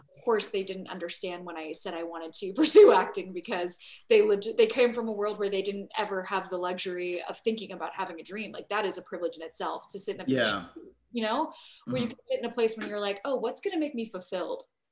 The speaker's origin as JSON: {"language": "English", "town": "San Diego", "region": "California", "country": "United States", "tie": "born or raised there", "said": "So yeah, I grew up in San Diego. My parents are both boat refugees from the Vietnam War. They came to America in 78"}